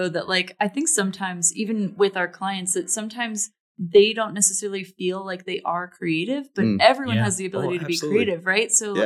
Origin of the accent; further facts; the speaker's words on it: Massachusetts, United States; We're from Massachusetts.